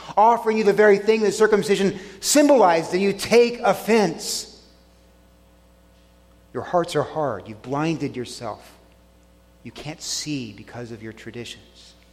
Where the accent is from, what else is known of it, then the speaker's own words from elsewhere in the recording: Texas, United States; moved away; I was raised in Texas, where you say yes, sir, and yes, ma'am, to the cashier at the store, not just to your father or your mother.